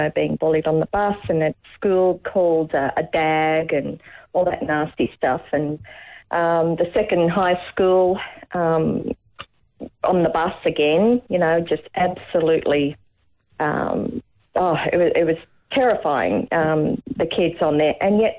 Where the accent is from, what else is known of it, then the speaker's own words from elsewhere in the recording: Sydney, New South Wales, Australia; also born or lived in Newcastle, Australia; I came from Sydney and I was going to a Newcastle high school.